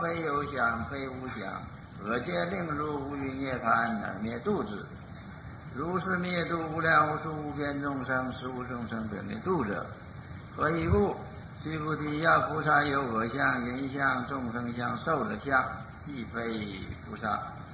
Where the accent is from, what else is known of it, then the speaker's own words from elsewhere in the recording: China; 那么我们中国人欢喜减料，这个汉人欢喜减料